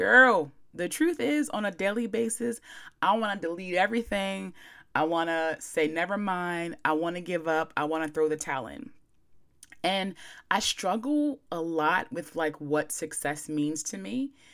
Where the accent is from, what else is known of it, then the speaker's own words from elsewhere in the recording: Chestertown, Maryland, United States; I'm from a small town in Maryland. I'm not from Baltimore. Sorry to disappoint you. I'm from Chestertown, Maryland.